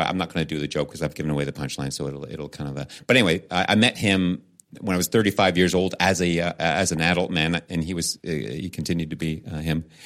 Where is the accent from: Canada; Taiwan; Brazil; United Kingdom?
Canada; I'm Canadian.